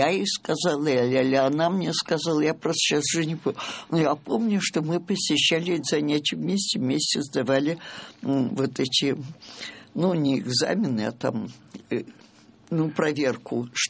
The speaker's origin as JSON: {"language": "Russian", "town": "Yevpatoria", "region": "Crimea", "country": "Ukraine", "tie": "born there", "said": "Родилась, да, в Евпатории."}